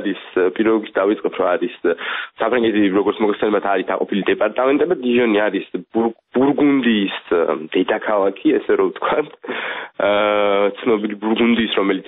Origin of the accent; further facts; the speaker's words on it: Kakheti, Georgia; მე წარმოშობით კახელი ვარ